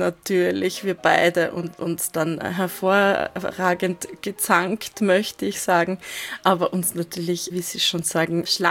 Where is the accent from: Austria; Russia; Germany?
Austria; natürlich als Österreicherin.